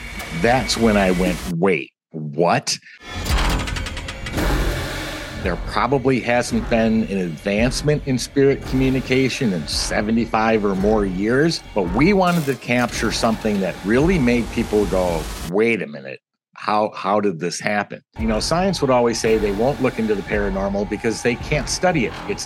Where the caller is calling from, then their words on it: Phoenix, Arizona, United States; Phoenix, Arizona.